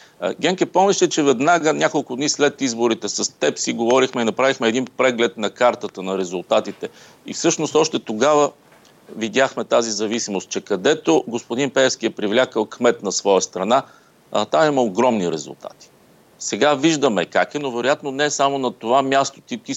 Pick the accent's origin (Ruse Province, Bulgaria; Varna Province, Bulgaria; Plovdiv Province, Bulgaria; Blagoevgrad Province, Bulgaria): Plovdiv Province, Bulgaria; Plovdiv; тъй като аз като пловдивчанин веднага забелязах в кадрите, че той се намира на едно място в центъра на Пловдив.